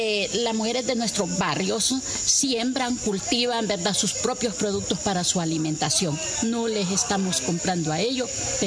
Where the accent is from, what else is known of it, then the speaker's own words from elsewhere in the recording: Tegucigalpa, Francisco Morazán, Honduras; ¿verdad? Vengo de Tegucigalpa, Honduras